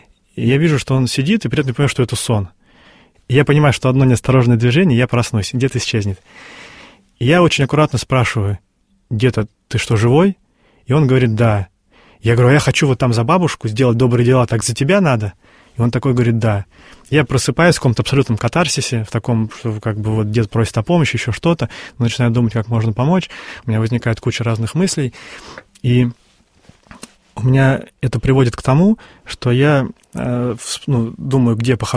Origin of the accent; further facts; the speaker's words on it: Inzhavino, Tambov Oblast, Russia; я упоминаю, что я из Тамбовской области